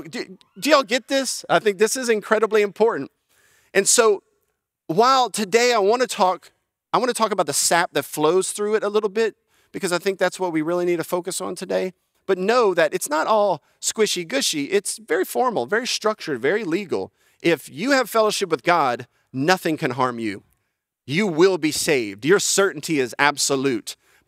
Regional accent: Louisiana, United States; I'm from Louisiana, that's why, and no dogs running underfoot.

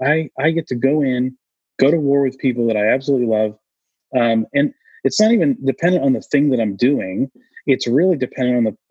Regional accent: New England, United States; I grew up in New England as I call it typical New England. We're not feelings oriented as men.

